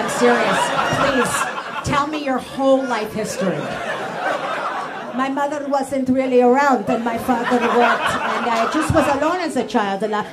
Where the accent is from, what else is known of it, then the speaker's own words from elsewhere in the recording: Atlanta, Georgia, United States; It's my birthday. I grew up in Atlanta. I love peaches.